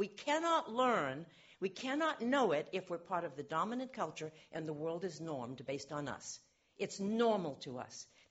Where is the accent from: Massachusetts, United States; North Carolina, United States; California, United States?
Massachusetts, United States; Boston; There was a beach. I come from Boston. There was a coast.